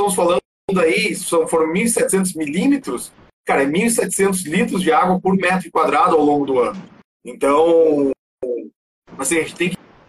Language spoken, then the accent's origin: Portuguese; Castro, Paraná, Brazil; now in Curitiba, Brazil; Eu moro em Curitiba hoje, mas eu sou de Castro.